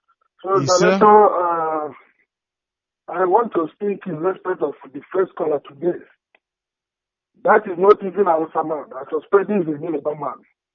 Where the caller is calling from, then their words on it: Enugu State, Nigeria; I'm calling from Germany.